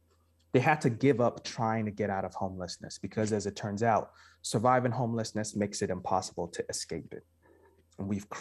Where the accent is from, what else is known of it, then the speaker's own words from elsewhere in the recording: Ghana; I'm also from Ghana, West Africa.